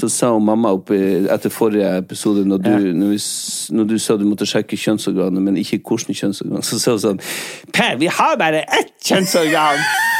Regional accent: Ålesund, Møre og Romsdal, Norway; Jeg er fra Ålesund.

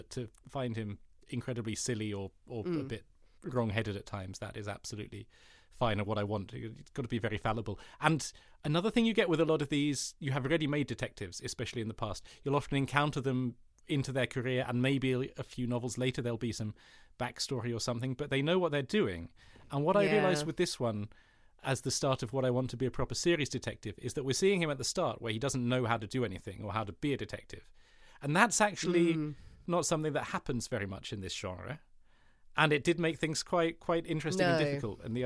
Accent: United Kingdom; I have Danish heritage, like but I have a German passport as well as a British one. And so, like, and I've always lived in this country, which is the UK.

